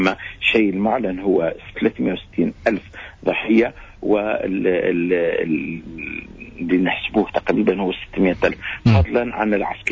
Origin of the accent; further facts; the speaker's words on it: Tunisia; وعندنا في تونس